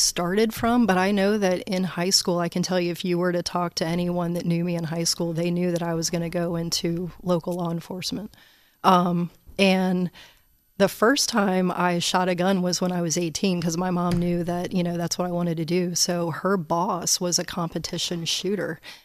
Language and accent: English; Newport News, Virginia, United States; So about myself, I'm from here, born and raised in Newport News, but my family is all from Pittsburgh. So my parents moved down here in the 70s.